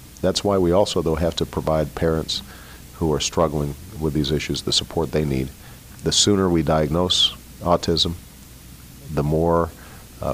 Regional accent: United States; It's only when you go overseas where you start realizing, boy, I'm really American.

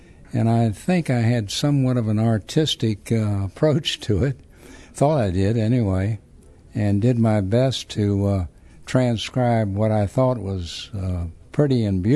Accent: Charlottesville, Virginia, United States; I grew up in the University section of Charlottesville, actually on Brandon Avenue, which runs south of South Chain Gate near the hospital.

